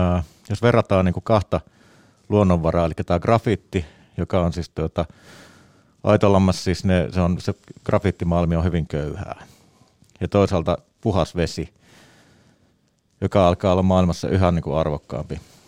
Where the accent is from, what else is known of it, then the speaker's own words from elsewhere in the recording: Savo, Finland; mä oon itse savolainen, enkä siitä miksikään muutu